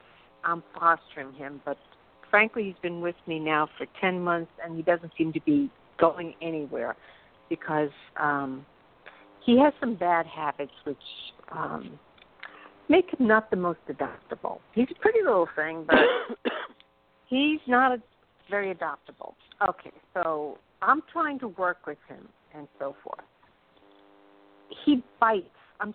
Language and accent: English; New York, United States; I'm from New York.